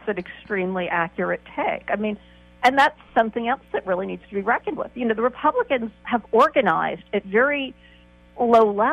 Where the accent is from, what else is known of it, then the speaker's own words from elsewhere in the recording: New York, United States; You know, I'm from New York